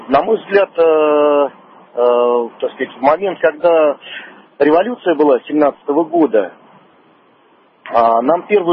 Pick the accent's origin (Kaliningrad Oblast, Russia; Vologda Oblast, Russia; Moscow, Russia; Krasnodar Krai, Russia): Moscow, Russia; я из Москвы.